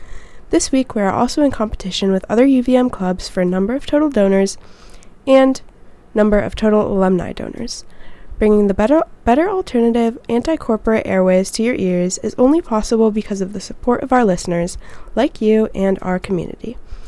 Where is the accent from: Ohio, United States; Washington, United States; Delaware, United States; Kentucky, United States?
Washington, United States; Seattle; now in Vermont, United States; So I am from Seattle, Washington, in the Pacific Northwest.